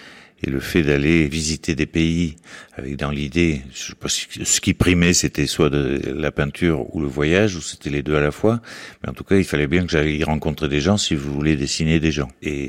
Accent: France; je suis français moi aussi

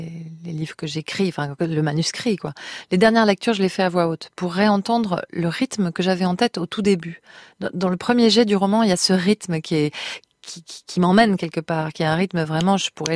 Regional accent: Nouvelle-Aquitaine, France; Je suis basque et française et européenne, sans problème.

